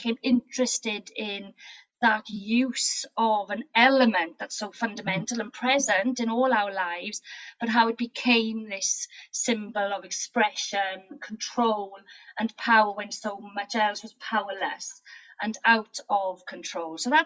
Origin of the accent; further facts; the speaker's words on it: Wales, United Kingdom; Perhaps first and foremost, I'm a Welsh woman. So I'm a child of the 1970s, brought up in a small mining town called Aberdeen, South Wales Valleys.